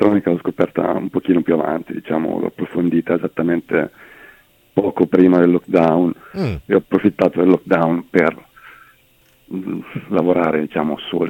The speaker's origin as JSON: {"language": "Italian", "town": "Fano", "region": "Marche", "country": "Italy", "said": "Sono di Fano."}